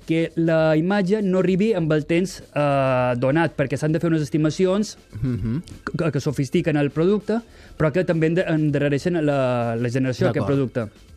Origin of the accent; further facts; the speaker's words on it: Balearic Islands, Spain; moved away as an adult; Som mallorquí, vaig venir aquí a estudiar el doctorat i...